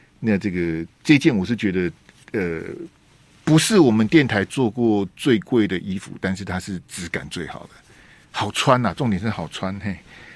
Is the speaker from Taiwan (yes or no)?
yes; Taiwan; now in Shanghai, China; 上海的台商，我们台湾人啊，